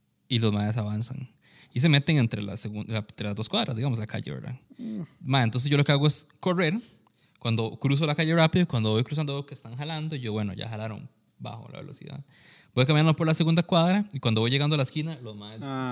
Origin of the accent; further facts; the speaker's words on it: San Carlos, Alajuela, Costa Rica; now in San José, Costa Rica; ya tengo como 14 años de vivir aquí en San José, pero ya eso era todavía reciente cuando me he venido para San José. Pero yo soy de San Carlos, mae.